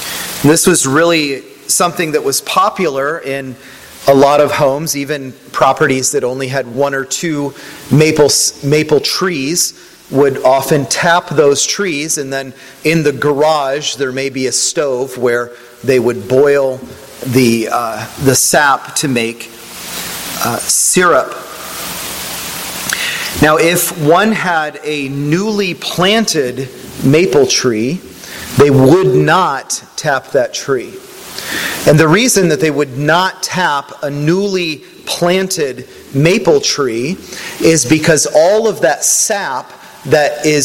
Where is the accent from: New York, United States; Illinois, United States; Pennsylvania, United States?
Pennsylvania, United States; I grew up in Northwest Pennsylvania. Northwest Pennsylvania gets pretty good winters, a little different than here.